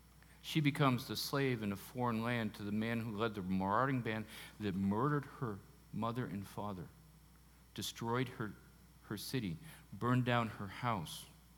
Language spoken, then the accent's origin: English; United States; You know, I'm an American, but God rewired me to see the resources and potential of my Latino friends.